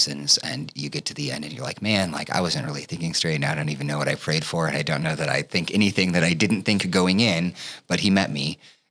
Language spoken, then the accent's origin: English; Nebraska, United States; You know, growing up in Nebraska, it's great to come back to the state